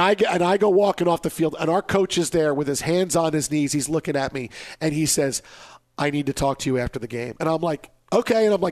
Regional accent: Staten Island, New York, United States; I mean, these were Curtis and McKee, where I grew up in Staten Island.

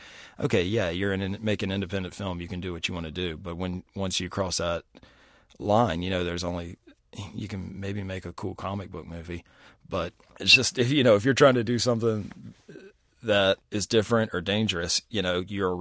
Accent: the South, United States; I definitely think it has something to do with growing up in the South.

